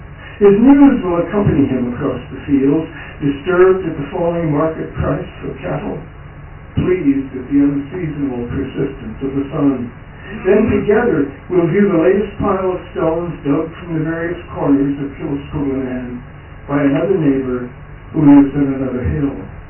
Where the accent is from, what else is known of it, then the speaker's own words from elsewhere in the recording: Webster Groves, Missouri, United States; also born or lived in St. Louis; I was born in St. Louis. St. Louis, not St. Louis. As you've heard. And I grew up in nearby Webster Groves, Missouri